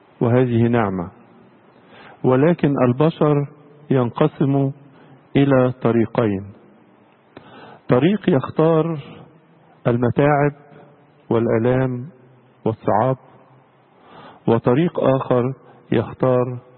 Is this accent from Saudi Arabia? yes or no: no; Egypt; هذا الموضوع الهام جدا بالنسبه لنا كمصريين